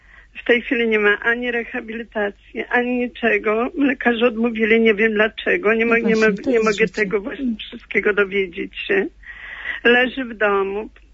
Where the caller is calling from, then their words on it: Warsaw, Masovian Voivodeship, Poland; Ja jestem słuchaczką właśnie z Warszawy.